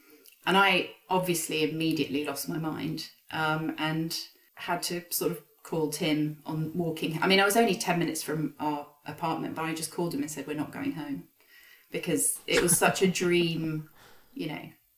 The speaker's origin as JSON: {"language": "English", "country": "United Kingdom", "said": "as a British person"}